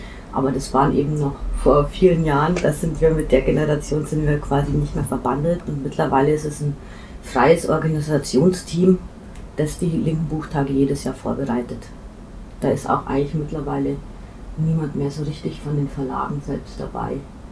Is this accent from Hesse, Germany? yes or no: no; Bavaria, Germany; now in Berlin, Germany; Ich komme aus Bayern und früher kenne ich das aus den Zeiten, wo ich da noch gewohnt habe